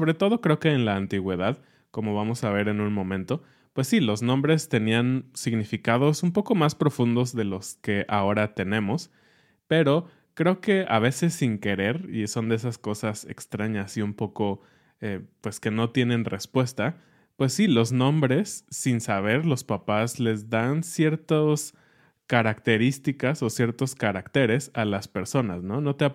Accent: Mexico; los nombres actuales de los españoles a nosotros como mexicanos y en general como latinoamericanos nos suenan un poco antiguos

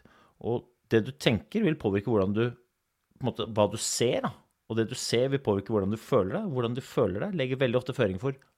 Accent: Oslo, Norway; selv om jeg kommer fra Groruddalen

